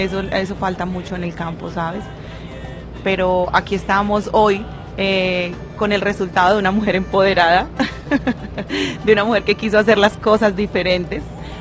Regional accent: Planadas, Tolima, Colombia; soy oriunda de Planadas, Tolima, entonces acá está toda mi familia

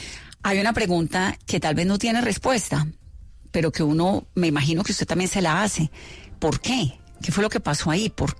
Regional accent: Cali, Valle del Cauca, Colombia; como mujer, como caleña, como periodista, como mamá, como todo.

